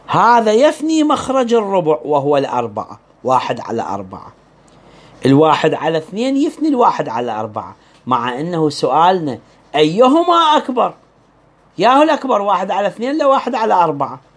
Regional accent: Iraq; ساي كوم كلمة عندنا بالعراق

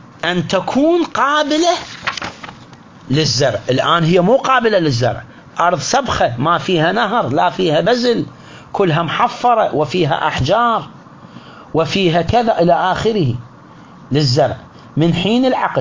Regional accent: Al-Mishkhab, Najaf Governorate, Iraq; في العراق عندنا مثلا في المشخاب، مو بس بالمشخاب، هو بالعراق شنو نوع الرز اللي ينزرع؟

